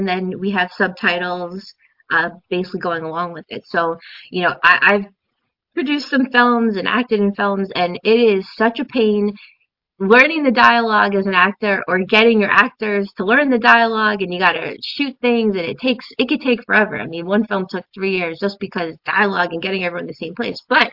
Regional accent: New York, United States; I'm from New York, and New York has changed a bit. I was born in 84. I used to go in the city in the 90s

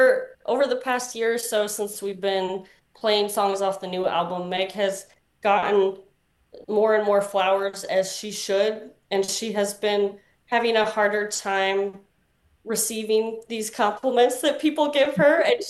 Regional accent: Colorado, United States; I'm from Colorado

